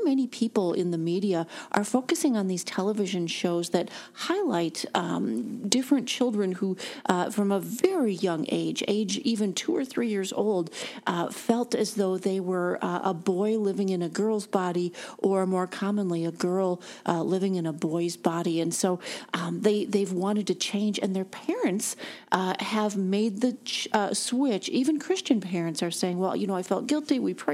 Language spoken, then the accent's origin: English; Minnesota, United States; There's one in my home state of Minnesota called Bay Lake Camp.